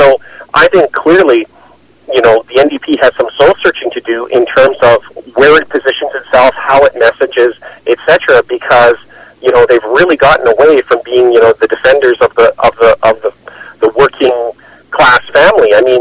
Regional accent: British Columbia, Canada; I wasn't in the Okanagan, even though I grew up in the Okanagan.

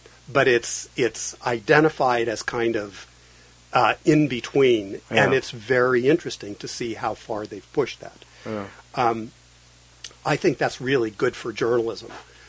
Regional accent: United States; No. No, there's not. And I'm an American, too.

